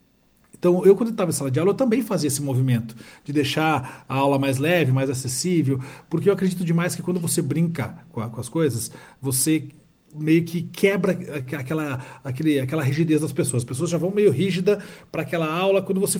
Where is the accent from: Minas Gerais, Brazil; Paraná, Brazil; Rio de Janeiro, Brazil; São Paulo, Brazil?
Paraná, Brazil; Curitiba; Eu sou aqui de Curitiba, né? Somos próximos, aqui estão passando um friozinho nesse momento.